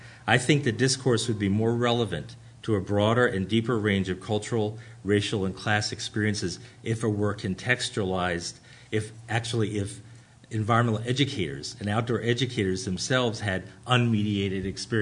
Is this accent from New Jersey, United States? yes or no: yes; Atlantic City, New Jersey, United States; Now, I grew up in Atlantic City, New Jersey, at a time where there was still de facto segregation